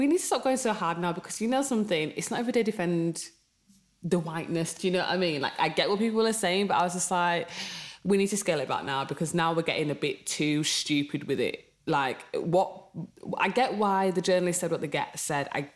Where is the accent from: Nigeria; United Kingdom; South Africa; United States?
United Kingdom; England; we're British because we're brought up in England